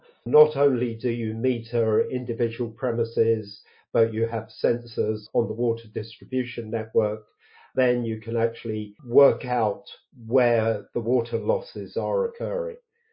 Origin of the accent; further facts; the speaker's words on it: England, United Kingdom; I'm English. I live in the UK.